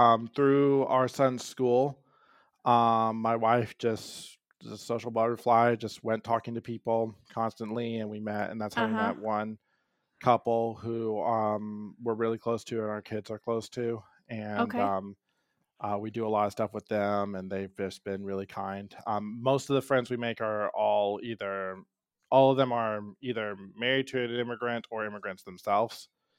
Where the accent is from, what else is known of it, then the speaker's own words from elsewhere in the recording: United States; at least speaking as an American, it's scary no matter what